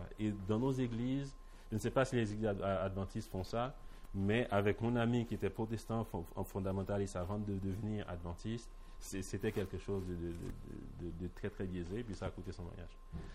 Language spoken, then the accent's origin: French; Haiti; j'ai dit, en tant que Haïtien, je peux parler.